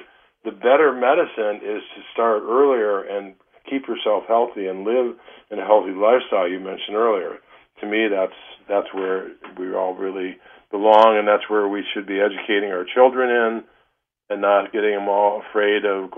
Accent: Detroit, Michigan, United States; You know, you and I grew up in Detroit.

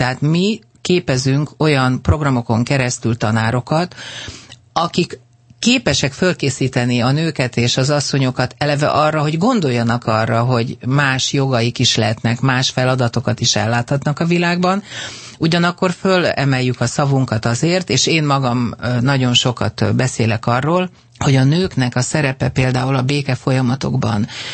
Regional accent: Hungary; Én természetes magyarként és európaiként érzékenyen olyan prioritásokat is megfogalmaztam

